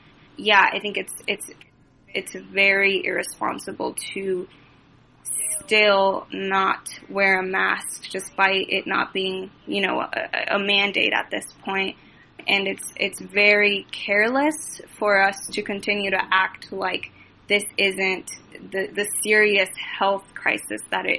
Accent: Des Moines, Iowa, United States; Yep, I am from Des Moines.

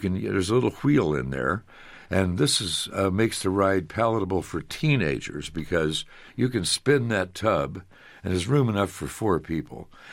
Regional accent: Story City, Iowa, United States; So when I was growing up in Story City, the carousel was torn down after the summer.

